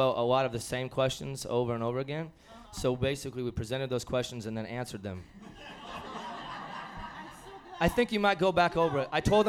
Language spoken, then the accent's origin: English; St. Louis, Missouri, United States; We come from St. Louis, Missouri.